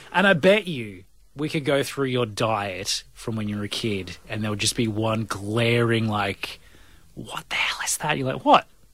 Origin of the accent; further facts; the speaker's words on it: Victoria, Australia; I'm from Victoria.